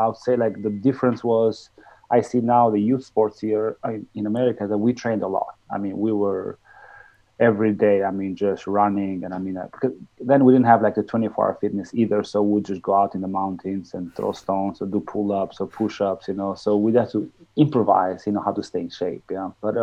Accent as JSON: {"language": "English", "town": "Korçë", "region": "Korçë County", "country": "Albania", "said": "I'm from Korça, Albania, southeast of Albania near Greece, and we had a professional team which was top in the nation."}